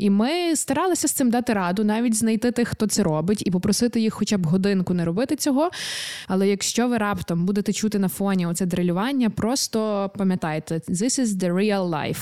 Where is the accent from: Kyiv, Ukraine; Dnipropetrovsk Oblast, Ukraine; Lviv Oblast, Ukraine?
Lviv Oblast, Ukraine; Lviv; Та-та, я корінна львів'янка.